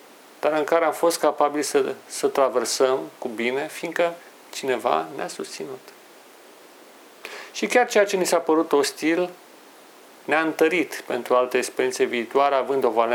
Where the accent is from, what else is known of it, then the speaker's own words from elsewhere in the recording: Brașov, Brașov County, Romania; Mai ales când eram copil și locuiam în Brașov. Orașul meu natal.